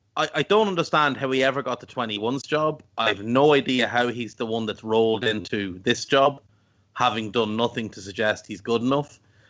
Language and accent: English; Ireland; Like, I grew up in Ireland.